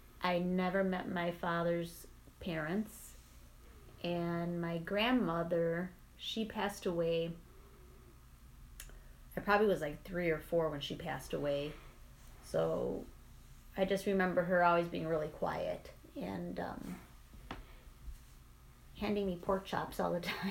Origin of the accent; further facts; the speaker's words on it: Chicago, Illinois, United States; I grew up in Chicago, and my childhood, we were always outside. We lived in an apartment building